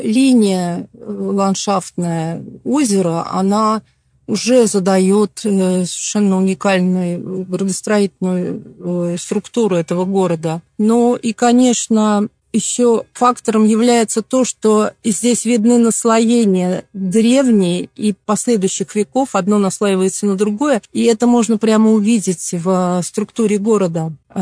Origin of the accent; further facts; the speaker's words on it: Moscow, Russia; Он нам почти родной, несмотря на то, что мой родной город Москва, но Осташков у меня номер 2.